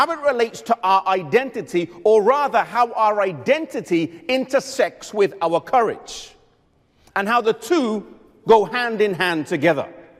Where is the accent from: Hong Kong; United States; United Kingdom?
United Kingdom; England; I come from England, and most English people couldn't tell you anything about any of the English reformers.